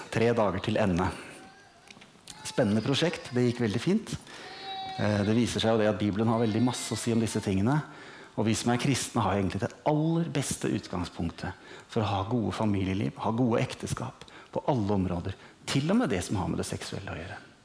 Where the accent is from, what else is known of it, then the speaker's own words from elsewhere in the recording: Oslo, Norway; moved away as an adult; also born or lived in Kirkenes; now in Tromsø, Norway; vi kommer opprinnelig fra Oslo, men vi bor helt her oppe I Tromsø. Der har vi bodd nå I massevis av år, helt siden 95, så da over 20 år. Har vi bodd I Nord-Norge da, ikke I Tromsø hele tiden. Så har vi vært I Kirkenes.